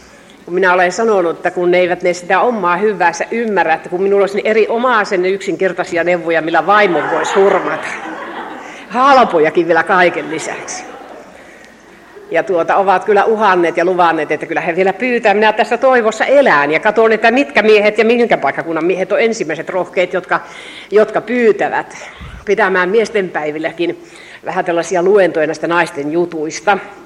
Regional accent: Jyväskylä, Central Finland, Finland; olen kotoisin Keski-Suomesta, mikä myöskin varmaan kuuluu aksentista, sieltä Savon liepeistä, sieltä naapurimaakunnasta. Ja olen syntyisin Jyväskylässä, siellä kouluni käynyt ja sitten avioitunut ja lähtenyt miehen matkassa muolimaa kiertelemään.

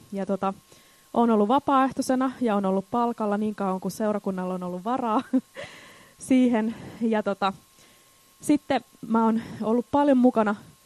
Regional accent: Järvenpää, Uusimaa, Finland; ja mä tuun Järvenpäästä.

